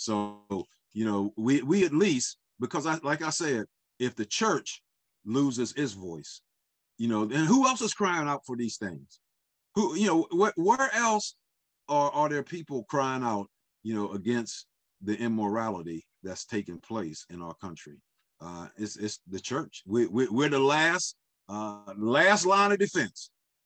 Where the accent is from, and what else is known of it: United States